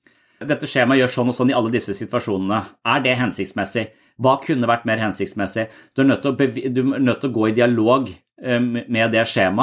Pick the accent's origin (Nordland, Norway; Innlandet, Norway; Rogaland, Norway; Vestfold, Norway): Vestfold, Norway; Tønsberg; moved away as an adult; now in Denmark; Jeg tenkte litt det når jeg flyttet fra Tønsberg, hvor jeg vokste opp, til militæret, og når jeg flyttet fra militæret til Danmark